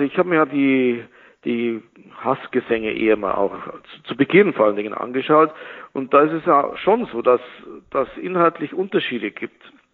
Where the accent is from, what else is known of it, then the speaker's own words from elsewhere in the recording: Bavaria, Germany; moved away as an adult; now in Freiburg, Germany; ich bin jetzt seit seit 16 Jahren in Freiburg und lebe natürlich in Freiburg seit 12 Jahren, aber ich stamme aus Bayern und habe sozusagen die ersten 40 Jahre meines Lebens in Bayern verbracht und bin dort natürlich aufgewachsen.